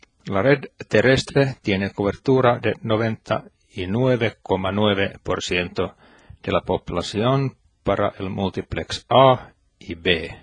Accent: Hämeenlinna, Kanta-Häme, Finland; Spanish is a second language; de Hämeenlinna, Finlandia, 500 kilómetros al sur del círculo polar ártico.

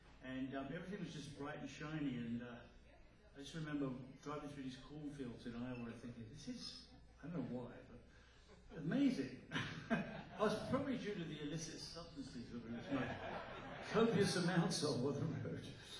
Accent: England, United Kingdom; if you're a schoolboy growing up in England, you would learn.

